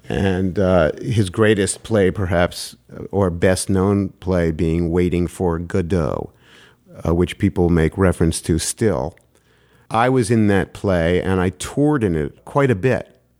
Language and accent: English; New York City, New York, United States; I was 14, 15 years old and reading a lot and growing up in New York City, you know, and exposed to a lot of high and low culture